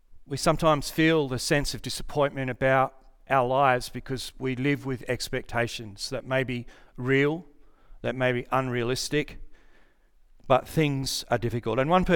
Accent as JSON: {"language": "English", "region": "Western Australia", "country": "Australia", "tie": "born or raised there", "said": "So I grew up in the Great Southern, and I worked at a dealership, machinery and automotive dealership."}